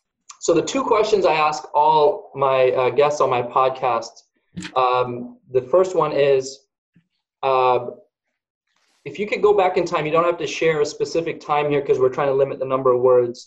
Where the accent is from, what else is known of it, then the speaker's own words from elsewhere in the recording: Canada; I say your because I'm Canadian.